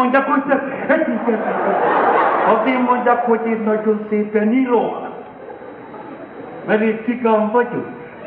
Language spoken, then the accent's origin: Hungarian; Budapest, Hungary; Pesten Kőbányán nevelkedtem, illetve kezdetben több időt töltöttem Kőbányán. Aki ismerős arra, Sibrik Miklós tele, téglagyár, szóval frankó értelmiségi környék.